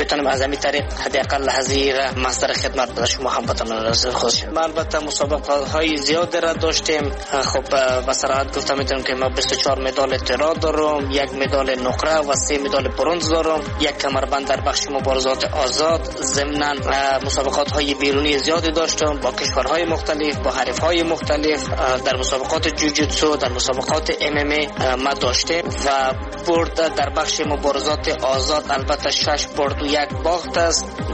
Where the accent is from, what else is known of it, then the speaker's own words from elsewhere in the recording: Afghanistan; اولین فایتر افغانستان از افغانستان هستم